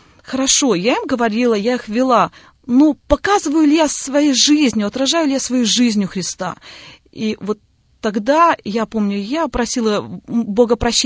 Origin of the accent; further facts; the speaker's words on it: Bryansk, Bryansk Oblast, Russia; born there; Я родилась в России, в городе Брянске. Мне Господь благословил тем, что подарил мне прекрасную семью христианскую. Я родилась в семье служителя